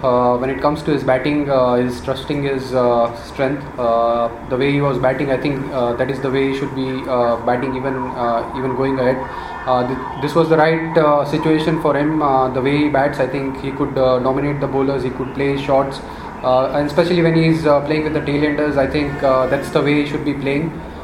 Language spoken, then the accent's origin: English; India; I think as an Indian batsman, we have enough exposure playing in the domestic circuit.